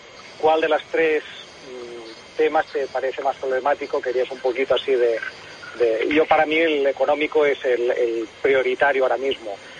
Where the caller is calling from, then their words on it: Badalona, Catalonia, Spain; de Badalona.